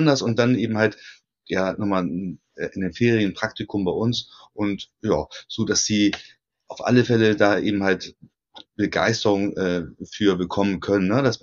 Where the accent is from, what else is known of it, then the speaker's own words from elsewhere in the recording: Hamburg, Germany; born there; ich bin Hamburger, obwohl ich nie in Hamburg gewohnt habe, sondern da nur geboren bin.